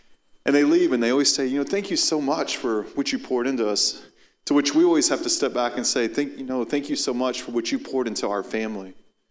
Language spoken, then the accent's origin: English; College Station, Texas, United States; they'll ask me when they hear that I'm from College Station